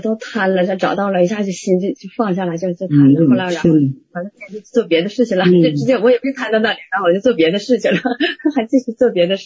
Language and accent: Chinese; Hangzhou, Zhejiang, China; 我也是杭州的。